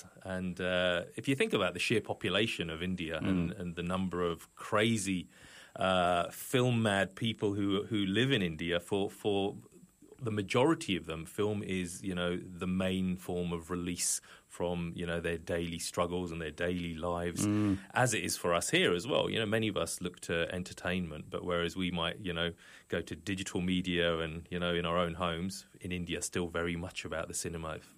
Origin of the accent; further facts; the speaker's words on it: England, United Kingdom; I grew up in England